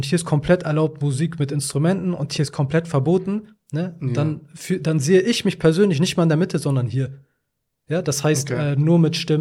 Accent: Afghanistan; Ich bin ursprünglich Afghane.

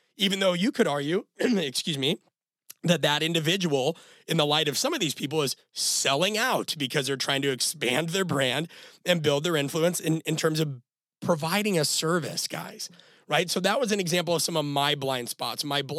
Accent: Omaha, Nebraska, United States; And I'm from Omaha, Nebraska. I still very much love the simple things.

